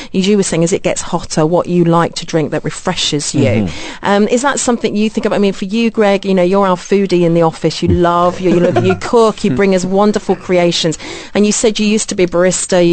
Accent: India; I hail from India

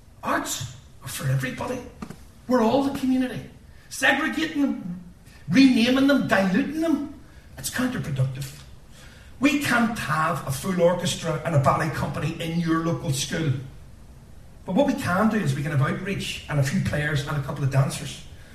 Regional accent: Belfast, Northern Ireland, United Kingdom; I'm from East Belfast Protestant stock that created it

